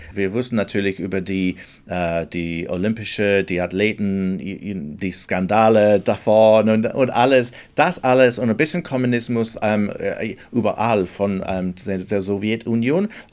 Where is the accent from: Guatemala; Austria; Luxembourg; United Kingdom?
United Kingdom; Scotland; German is a second language; ich komme ursprünglich aus Schottland.